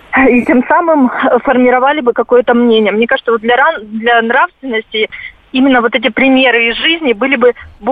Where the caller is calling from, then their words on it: Krasnodar, Krasnodar Krai, Russia; Я звоню из Краснодара.